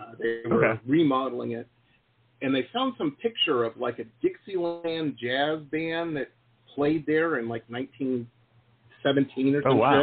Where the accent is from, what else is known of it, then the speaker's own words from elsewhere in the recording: Detroit, Michigan, United States; Everybody I knew I grew up in Metro Detroit